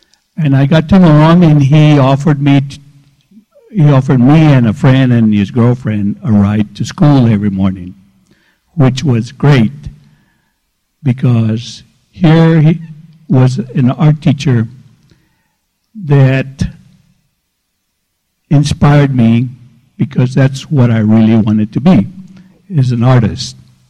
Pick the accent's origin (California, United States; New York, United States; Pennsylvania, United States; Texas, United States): Texas, United States; El Paso; I was born and raised in El Segundo. If you don't know where El Segundo is, it would be on the other side of Paisano.